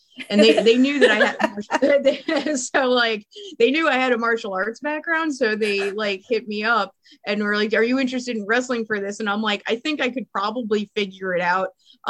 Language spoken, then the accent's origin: English; Philadelphia, Pennsylvania, United States; because I'm from Philly originally. So I used to go to like smaller shows in Philly.